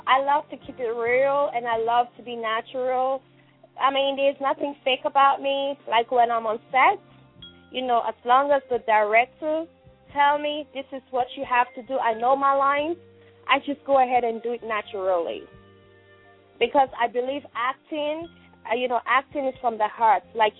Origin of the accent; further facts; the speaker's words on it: Sierra Leone; It's lovely in Africa, in my hometown, Sierra Leone.